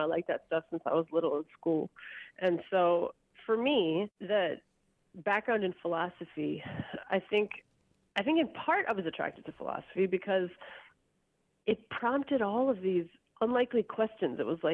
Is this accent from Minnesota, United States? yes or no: yes; Minnesota, United States; I grew up in Minnesota, and my mom was from New York. She grew up in the Bronx, and she's a Puerto Rican one, spoiler.